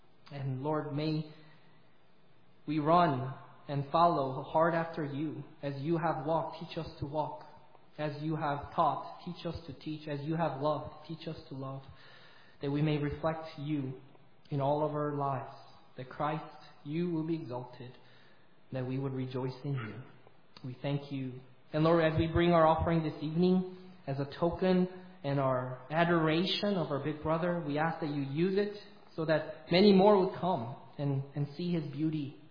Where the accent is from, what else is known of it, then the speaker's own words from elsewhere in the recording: South Korea; I grew up in Korea. We lived in a little area where we had not a good neighborhood, let me put it that way.